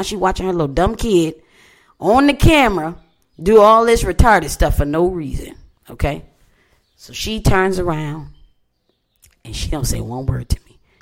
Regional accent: New York, United States; She said soda, but I'm from New York, so I said, and what?

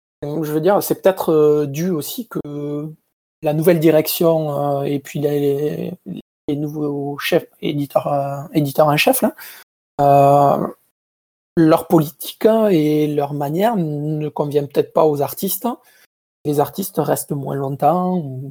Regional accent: Southern France, France; accent: southern French; Avec mon magnifique accent.

